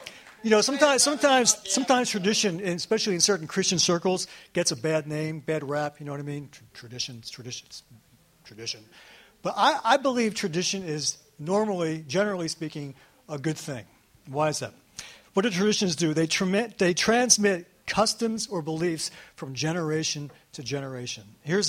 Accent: Truth or Consequences, New Mexico, United States; I used to love it back in the 50s, growing up in Truth or Consequences.

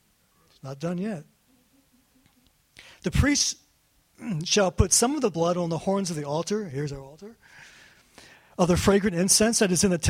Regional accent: Pikesville, Maryland, United States; Now, I grew up Jewish in Pikesville. I never heard of a Jewish priest.

